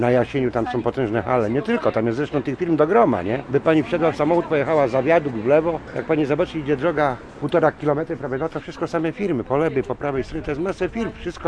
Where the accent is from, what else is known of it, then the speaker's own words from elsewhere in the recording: Poznań, Greater Poland Voivodeship, Poland; now in Swarzędz, Poland; jak ja tu przyszłem 20 lat temu do Swarzędza, mi się jedna rzecz podobała, bo ja jestem z Poznania.